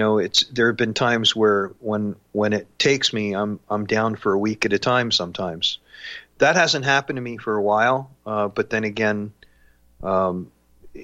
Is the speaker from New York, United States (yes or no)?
no; New Jersey, United States; at the Rockefeller Institute in Princeton, New Jersey, my home state.